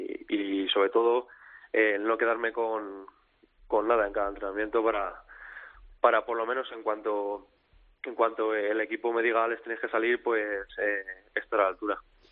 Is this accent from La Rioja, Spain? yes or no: no; Madrid, Community of Madrid, Spain; Estoy en casa, yo soy de Colada, soy de Madrid.